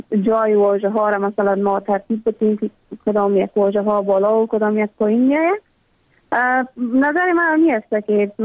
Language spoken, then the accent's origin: Persian; Afghanistan; ما هم مثل میلیون ها دختر دیگه در دامن جنگ بزرگ شدیم و در همون سیاترین سالایی که به تمام ولایت افغانستان در روزهای مکتب برای دخترها بسته بود.